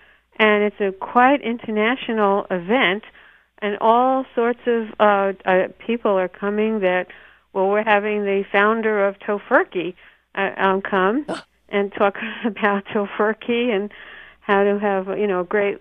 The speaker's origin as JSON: {"language": "English", "town": "Brooklyn", "region": "New York", "country": "United States", "tie": "born or raised there", "said": "And when I grew up in Brooklyn, we actually had some street dogs that I tried to help."}